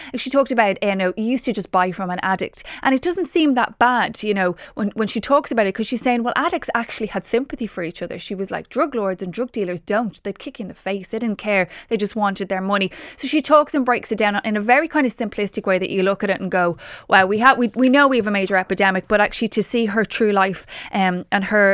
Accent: Ireland; But we do, you know, as Irish, we do have an awful lot of talent.

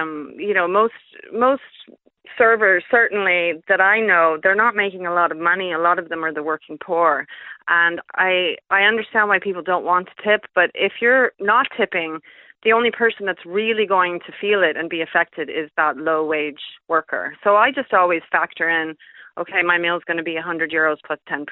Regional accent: United States; now in Ireland; Well, I'm from the States, where tipping is really the done thing.

